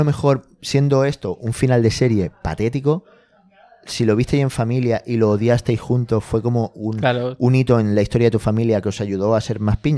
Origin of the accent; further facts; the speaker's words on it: Spain; si no me dicen cuántos campos de fútbol es, como español, no sé cuán